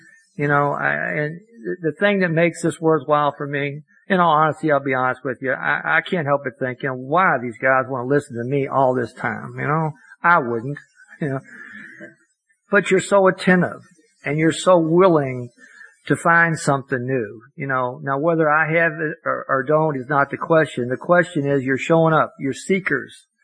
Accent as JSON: {"language": "English", "region": "Kentucky", "country": "United States", "said": "I'm from Kentucky, of all places, and my first time"}